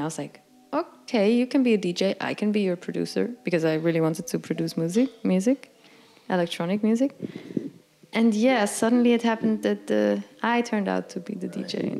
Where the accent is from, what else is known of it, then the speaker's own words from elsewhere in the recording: Frick, Aargau, Switzerland; This was in Frick. I grew up in Frick in a village of, I think, 4 or 5,000 people. Like, it was really small.